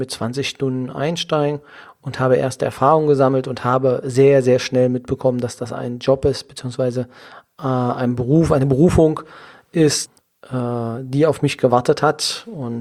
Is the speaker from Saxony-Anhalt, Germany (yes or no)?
yes; Saxony-Anhalt, Germany; Ich komme aus der Nähe von Magdeburg, im schönen Sachsen-Anhalt bin ich geboren, dort auch zur Schule gegangen, habe mein Abitur dort absolviert